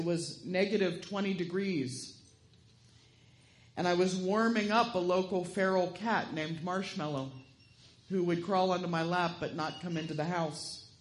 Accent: Kentucky, United States; Some of you may know I came here from Kentucky, which is considerably warmer than it is here.

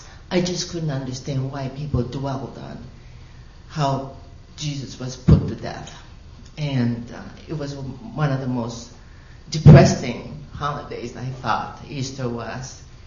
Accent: Japan; moved away; When I came from Japan

